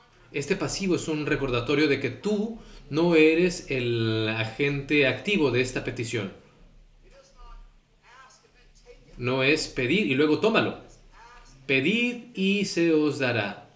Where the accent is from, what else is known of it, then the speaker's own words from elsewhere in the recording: Southern United States, United States; Spanish is a second language; Yo vengo de Estados Unidos del Sur y tenemos una convención allí, lingüística